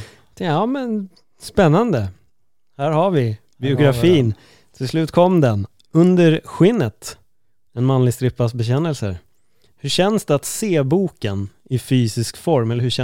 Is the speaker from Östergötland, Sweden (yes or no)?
no; Stockholm, Stockholm County, Sweden; vi är ju från Stockholm